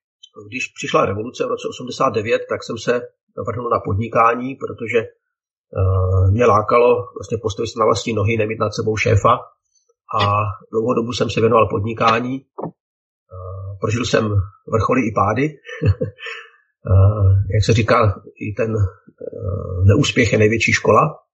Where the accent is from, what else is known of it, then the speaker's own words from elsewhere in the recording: Hradec Králové, Hradec Králové Region, Czechia; vyrostl jsem tady v Hradci Králové, vyrostl jsem v křesťanské rodině